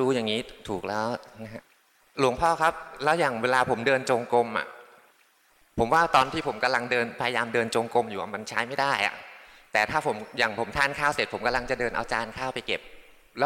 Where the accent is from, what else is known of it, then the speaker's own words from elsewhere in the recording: Chanthaburi, Thailand; ผมก็มาจากจันทร์ครับ